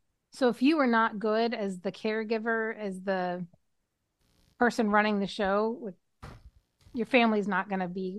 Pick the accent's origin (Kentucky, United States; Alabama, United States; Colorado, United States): Kentucky, United States; I grew up in Kentucky, so...